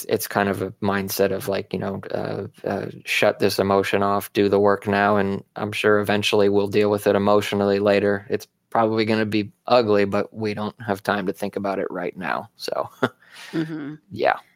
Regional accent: Arizona, United States; and I grew up pretty close to one of the countries, Mexico. I grew up in Arizona.

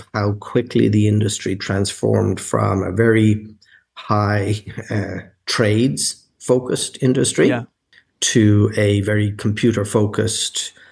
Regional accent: Dublin, Leinster, Ireland; Well, I grew up in Dublin, Ireland, and in the late 80s, the economic environment was very difficult.

